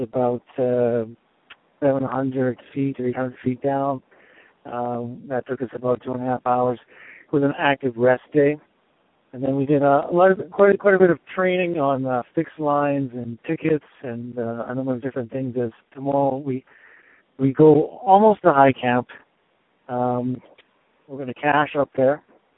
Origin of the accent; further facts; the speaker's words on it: Canada; I'm from Canada. This is my second update.